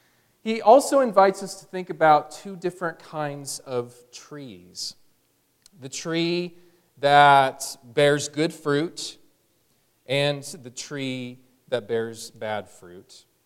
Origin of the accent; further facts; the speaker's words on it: Houston, Texas, United States; which is what I saw a lot growing up in the Houston area in Texas.